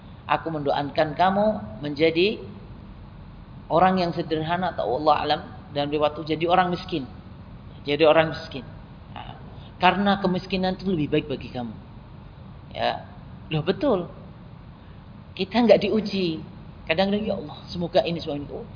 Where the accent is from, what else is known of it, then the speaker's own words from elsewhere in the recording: Nganjuk, East Java, Indonesia; born there; saya kelahiran saya ini. Nganjuk.